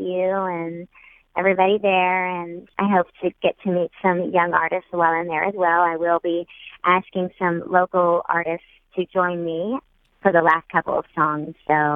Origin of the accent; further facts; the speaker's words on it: Oklahoma, United States; I grew up in Oklahoma. I grew up in the Bible Belt. I'm a Christian woman.